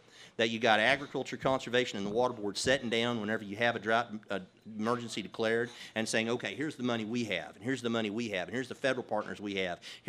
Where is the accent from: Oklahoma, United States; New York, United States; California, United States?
Oklahoma, United States; Loyal; hey, I'm from Loyal. Loyal's got 50 people in it